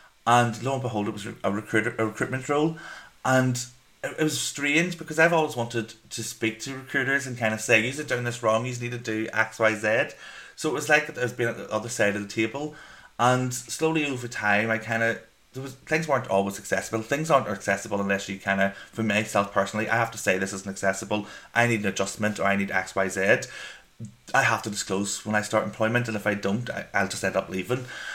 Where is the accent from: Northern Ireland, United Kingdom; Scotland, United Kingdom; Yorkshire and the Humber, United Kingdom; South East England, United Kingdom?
Northern Ireland, United Kingdom; And I'm from Northern Ireland with the accent.